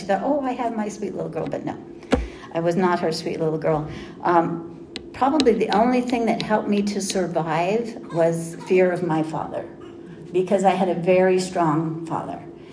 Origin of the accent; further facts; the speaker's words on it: Anaheim, California, United States; We grew up in Anaheim on a cul-de-sac over the fence from the Catholic Church.